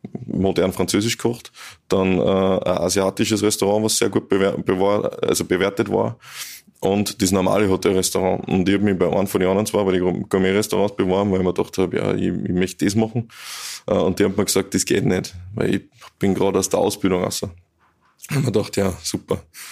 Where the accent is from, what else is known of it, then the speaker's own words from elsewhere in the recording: Strobl, Salzburg, Austria; Also ich bin eigentlich nicht in Strobl im Ort aufgewachsen, sondern auf der Postalm.